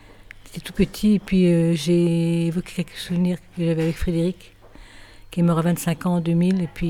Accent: Paris, Île-de-France, France; born there; moved away as an adult; now in Rennes, France; Moi alors … je suis née en 43 à Paris. Et je suis arrivée à Rennes pour faire mes études de pharmacie en 62. Donc ça fait 60 ans que j'habite à Rennes, ça me plaît beaucoup.

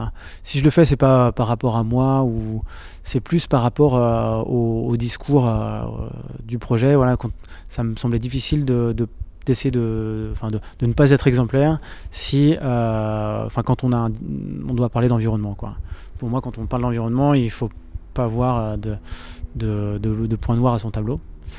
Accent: Rennes, Brittany, France; Quand j'étais petit, j'ai grandi à Rennes

